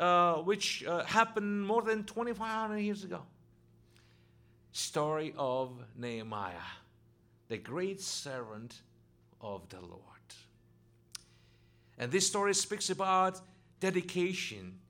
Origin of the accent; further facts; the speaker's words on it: Russia; also born or lived in Israel / Canada; now in United States; I came from Russia, from Soviet Union 20 years ago, and if somebody could never been there again, never returned, but I used to live in Israel before we came to America. I used to live in Canada for almost 2 years.